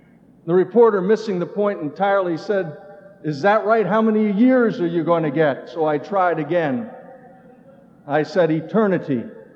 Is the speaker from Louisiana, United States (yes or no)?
no; Texas, United States; this great choir from Metropolitan Baptist in my home state of Texas.